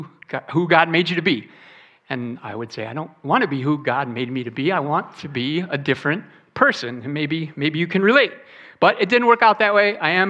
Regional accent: Detroit, Michigan, United States; I grew up in Detroit, Michigan, in not a great neighborhood.

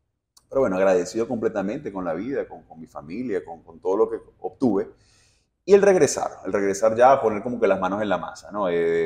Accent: Maracaibo, Zulia, Venezuela; also born or lived in Brazil; yo estuve 8 años viviendo en Brasil, 2013-2021, ya tengo 2 años que regresé a Venezuela, a Maracaibo también, de donde soy.

